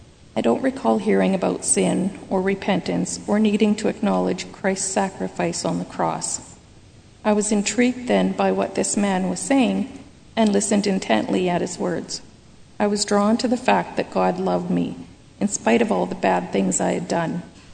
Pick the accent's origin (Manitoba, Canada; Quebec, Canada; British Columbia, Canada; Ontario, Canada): Manitoba, Canada; Dauphin; As a child growing up in Dauphin in the 70s, late 70s, we were allowed to go pretty much anywhere we wanted and would go as far as our bikes would take us.